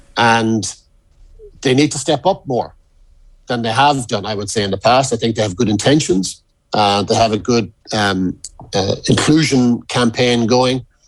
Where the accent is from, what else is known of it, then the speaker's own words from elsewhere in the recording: Ireland; And certainly as an Irish person living here, when I hear various songs being sung about, they can sing what they want, I guess.